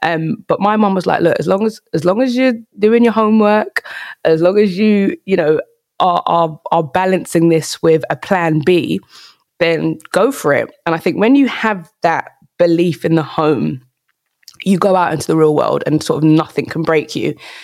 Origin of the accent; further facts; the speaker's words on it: London, United Kingdom; But I'm from South London. I'm the second of four kids to my mum and dad.